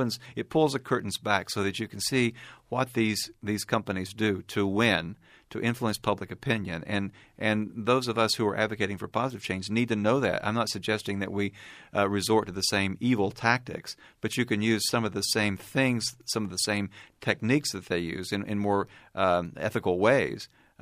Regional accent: Tennessee, United States; I'm from East Tennessee, which is a mountainous part of the state, and it's quite rural, and a lot of the counties and towns are remote.

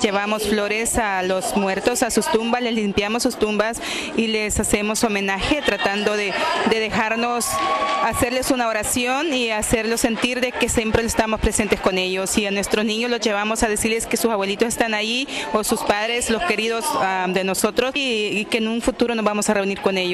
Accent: El Salvador; Como le dijo ella, yo vengo de El Salvador.

